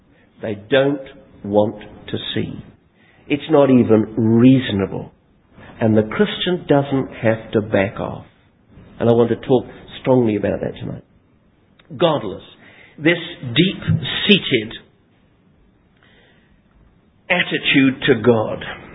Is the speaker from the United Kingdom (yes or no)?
yes; England, United Kingdom; also born or lived in New Zealand; And I come from England originally.